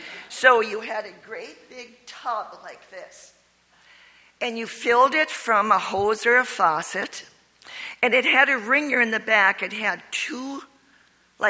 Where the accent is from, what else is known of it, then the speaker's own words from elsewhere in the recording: Keewatin, Minnesota, United States; I'm 7 miles from Hibbing. Hibbing was a big town to us, but I was from Keewatin, and Indian name, Native American name, about 3,000 people lived there.